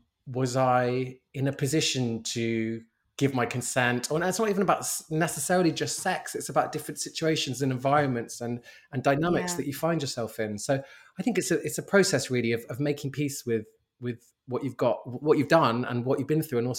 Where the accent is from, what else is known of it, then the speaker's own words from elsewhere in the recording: London, United Kingdom; I'm born and raised in London, as I said